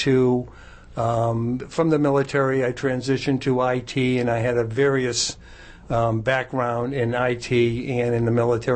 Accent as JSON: {"language": "English", "town": "Shrewsbury", "region": "Massachusetts", "country": "United States", "tie": "born or raised there", "also_born_or_lived": "Worcester", "said": "Well, I originally was born in Worcester in the mid-50s, and I moved to Shrewsbury in the mid-60s, and I grew up in Shrewsbury, Mass."}